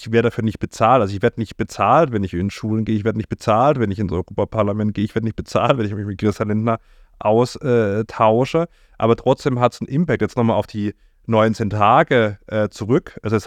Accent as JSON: {"language": "German", "town": "Simonswald", "region": "Baden-Württemberg", "country": "Germany", "tie": "born or raised there", "said": "Ich saß dann an Weihnachten im Restaurant in Simonswald, da wo ich aufgewachsen bin"}